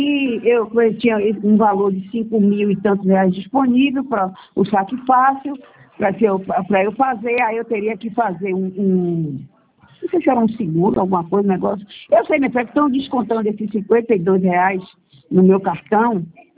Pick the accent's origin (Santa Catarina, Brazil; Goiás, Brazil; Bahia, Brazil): Bahia, Brazil; Salvador; now in Paulo Afonso, Brazil; Eu sou de Salvador, né? E estou morando em Paulo Afonso.